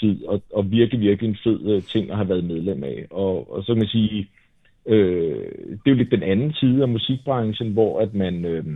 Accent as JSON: {"language": "Danish", "town": "Roskilde", "region": "Zealand", "country": "Denmark", "tie": "born or raised there", "said": "Jeg er 44 år, født og opvokset her i Roskilde ude i Himmelev, for at være lidt mere specifik."}